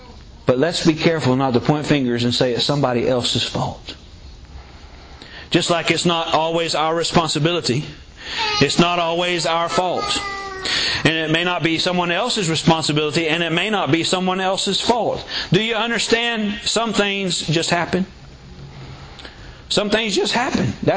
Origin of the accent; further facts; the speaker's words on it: Pahokee, Florida, United States; But I was born in Pahokee. So I'm from here. Well, from around here.